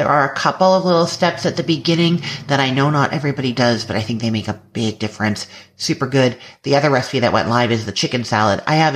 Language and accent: English; Canada; we used to have it when I was growing up in Canada.